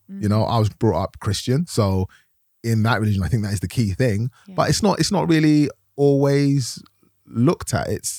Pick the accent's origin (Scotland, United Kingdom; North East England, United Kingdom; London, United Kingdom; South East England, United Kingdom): London, United Kingdom; Tottenham; In Tottenham. I grew up in Tottenham, London.